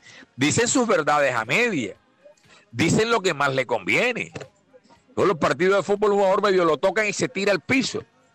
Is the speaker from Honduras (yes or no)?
no; Caribbean coast, Colombia; Lo último que le falta a uno como costeño es aceptar la changua por encima de la sopa de costilla.